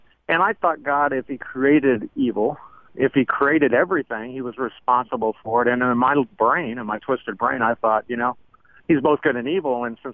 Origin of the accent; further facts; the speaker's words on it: Los Angeles, California, United States; I grew up in Los Angeles, California.